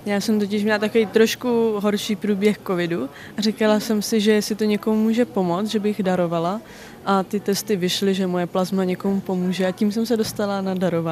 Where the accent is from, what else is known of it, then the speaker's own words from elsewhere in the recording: South Bohemian Region, Czechia; Já bydlím tady v Českých Budějovicích, ale jinak pocházím z Písecka